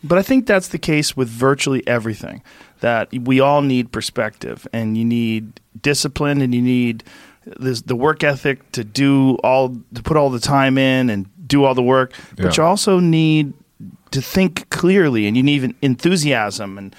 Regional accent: New Jersey, United States; born there; also born or lived in San Francisco / Florida / Boston / New York; Well, I was born in New Jersey, but I lived in a lot of places. I lived in San Francisco for a while from age 7 to 11. I lived in Florida from 11 to 13, and then Boston from 13 to 24, then New York.

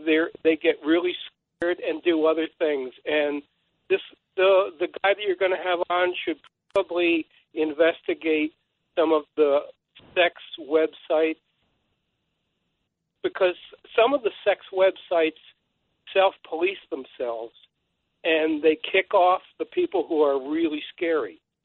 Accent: Norwalk, Connecticut, United States; and I grew up in Norwalk, Connecticut, and I've done sailboat deliveries. I know the smell of salt water.

